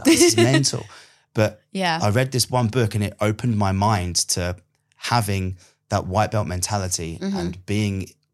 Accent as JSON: {"language": "English", "region": "England", "country": "United Kingdom", "accent": "Essex", "said": "I'm this English guy who speaks way too fast. And at the time, I think I had like a really Essexy sort of accent. So I was in Essex at the time."}